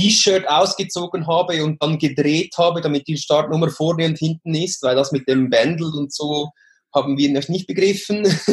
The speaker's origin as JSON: {"language": "German", "town": "Dielsdorf", "region": "Zurich", "country": "Switzerland", "tie": "born or raised there", "said": "Jahrgang 86, das heißt 33 geworden dieses Jahr. Ich bin zu Hause in Dielsdorf im Zürcher Unterland, neben dem Flughafen, auch aufgewachsen in der Region."}